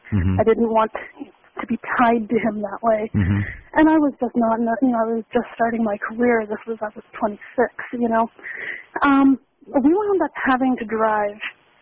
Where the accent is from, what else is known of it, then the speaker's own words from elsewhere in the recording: Canada; also born or lived in Raleigh, United States; while I'm living in Toronto now and I am a Canadian, I lived in the States for about 10 years. And part of that, unfortunately, I lived in Raleigh, North Carolina